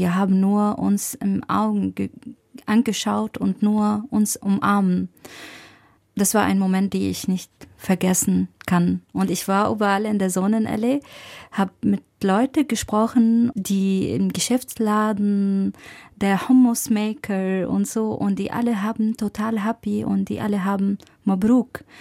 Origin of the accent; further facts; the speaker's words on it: Aleppo, Aleppo Governorate, Syria; German is a second language; Und er meinte, kommst du aus Syrien? Ich habe, ja, aus Aleppo.